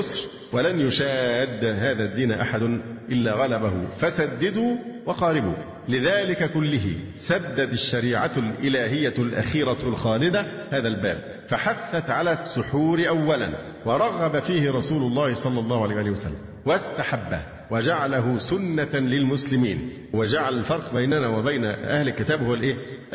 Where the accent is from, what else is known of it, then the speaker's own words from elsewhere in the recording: Egypt; العادات عندنا في مصر صعبة الحقيقة في موضوع الإفطار، لكن الأوضاع في السعودية الحقيقة أفضل بكثير جدا.